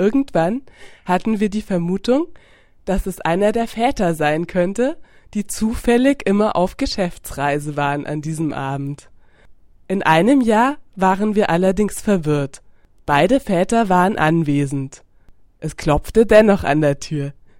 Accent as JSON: {"language": "German", "region": "Bavaria", "country": "Germany", "said": "Man feiert ja bei uns in Deutschland, wie ihr vielleicht wisst, am 6. Dezember den Nikolaustag."}